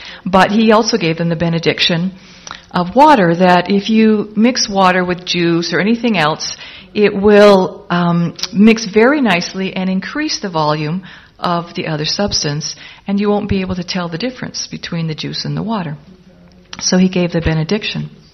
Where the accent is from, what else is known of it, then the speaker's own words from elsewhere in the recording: Canada; We come from Canada, you know, maple syrup's really good and we like our maple syrup